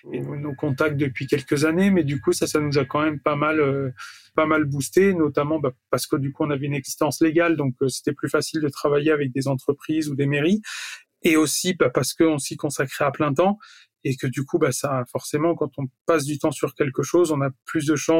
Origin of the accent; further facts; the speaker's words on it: L'Isle-d'Abeau, Auvergne-Rhône-Alpes, France; on est lyonnais, effectivement. Mais à la base, on n'était pas de Lyon même. Je te disais qu'on habitait à la campagne. On vient de l'île d'Abo, donc dans le Nord Isère, un espèce de désert culturel coincé entre Lyon et Grenoble.